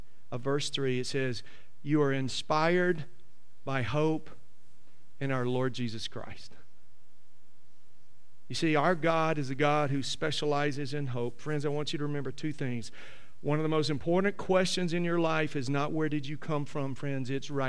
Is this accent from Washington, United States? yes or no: no; Mississippi, United States; You know, I have a lot of fond memories growing up in Mississippi, and there were many colorful characters, we might call them, that were a part of my life in this little small country community.